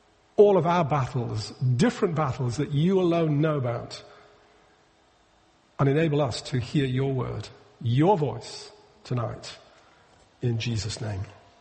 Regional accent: North East England, United Kingdom; Being a Geordie, I'm actually biased in the match

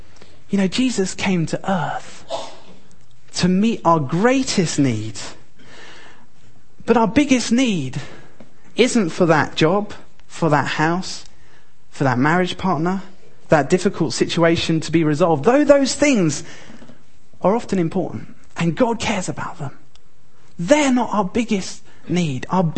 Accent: London, United Kingdom; I grew up in London and every day took the tube to school

